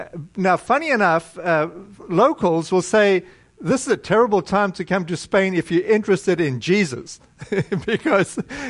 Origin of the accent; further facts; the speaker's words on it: South Africa; I was born in South Africa, and this is a vacation weekend. You have Easter Friday and you have Monday, and typically everybody heads to the beach.